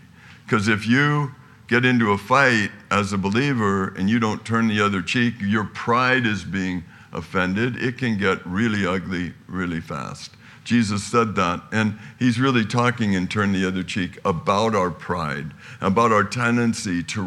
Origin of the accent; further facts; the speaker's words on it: Terra Linda, California, United States; There's a huge crowd of kids, all from San Rafael. We're from Terra Linda.